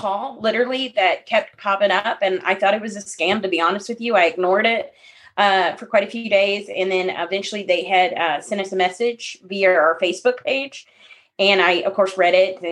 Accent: Philippines; born there; also born or lived in Middle East; I lived in the Middle East. I was born in the Philippines. I've been in many countries.

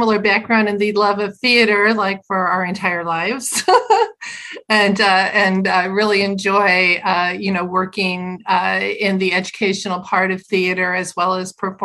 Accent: St. Louis, Missouri, United States; So I born and raised in St. Louis. So I'm a St. Louisan forever. And I grew up doing theater.

